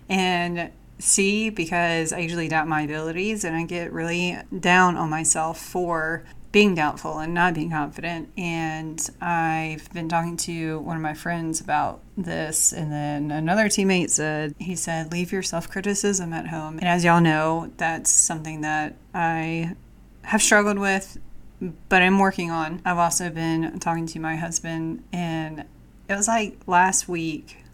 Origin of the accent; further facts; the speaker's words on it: South Carolina, United States; So I grew up in South Carolina, and my family and I always went to the Carolina Cup horse race in Camden.